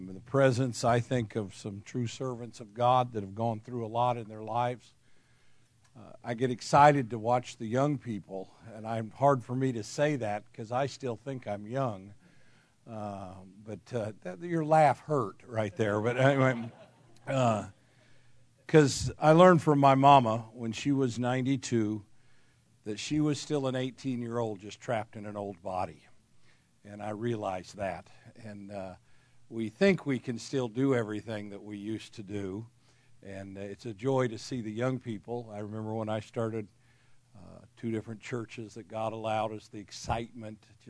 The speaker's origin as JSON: {"language": "English", "town": "Phoenix", "region": "Arizona", "country": "United States", "tie": "born or raised there", "said": "And then I grew up in Phoenix, Arizona, my high school days."}